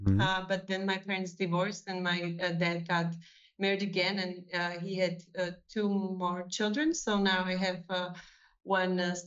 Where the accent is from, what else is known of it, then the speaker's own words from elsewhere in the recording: Trenčín, Trenčín Region, Slovakia; English is a second language; So I'm actually originally from Trenčín, where I'm now and where this project is based.